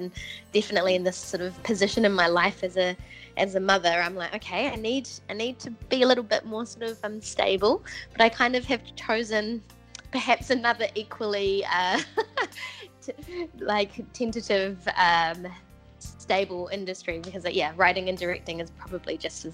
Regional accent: New Zealand; born there; I was born in New Zealand. My parents came over to New Zealand to study university in the 70s, and they actually met each other over here in Christchurch.

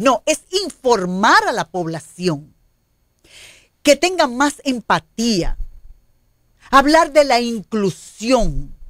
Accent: Dominican Republic; somos seres humanos, somos dominicanos, tenemos los mismos derechos y deberes que los demás.

